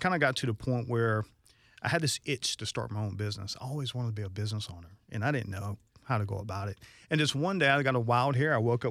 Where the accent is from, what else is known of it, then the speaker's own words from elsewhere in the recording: Athens, Georgia, United States; I'm from Georgia. I grew up in Athens, Georgia.